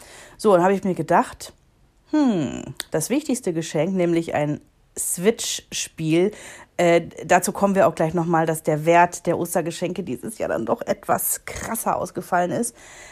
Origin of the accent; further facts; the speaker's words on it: Rhineland, Germany; im Rheinland gewesen sind, in meiner Heimat.